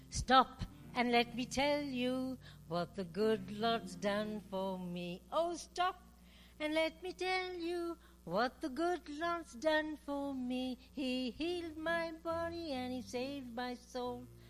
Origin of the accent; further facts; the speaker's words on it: Kolkata, West Bengal, India; I'm from Calcutta, India, West Bengal, a pagan nation